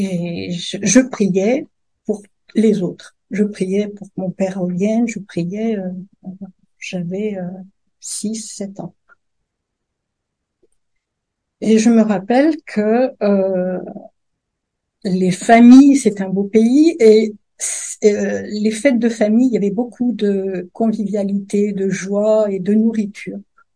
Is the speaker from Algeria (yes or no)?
yes; Algeria; Alors, ma vie a commencé en Algérie. Je suis née en Algérie et j'ai vécu la guerre d'Algérie.